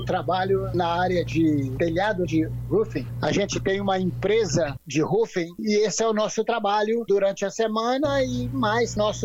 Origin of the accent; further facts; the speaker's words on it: Governador Valadares, Minas Gerais, Brazil; moved away; Eu sou de uma cidade que chama Governador Valadares, Minas Gerais.